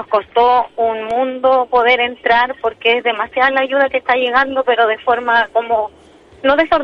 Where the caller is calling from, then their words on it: Talcahuano, Biobío, Chile; Mira, yo soy de Talcahuano.